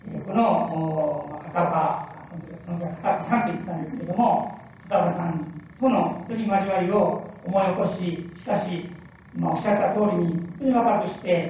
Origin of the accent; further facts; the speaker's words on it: Kanto, Japan; 私は関東出身なんですけれども